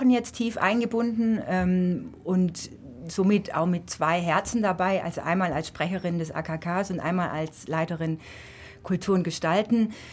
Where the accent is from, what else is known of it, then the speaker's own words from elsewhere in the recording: Ulm, Baden-Württemberg, Germany; Ich bin eigentlich Ulmerin, ja. Ich bin hier aufgewachsen, im Pfuhl zur Schule gegangen allerdings, was aber trotzdem als Ulmerin gilt.